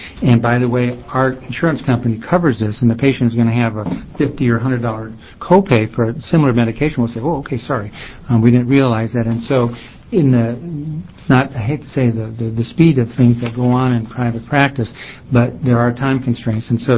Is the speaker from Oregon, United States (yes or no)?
yes; Salem, Oregon, United States; I'm a pediatrician from Salem.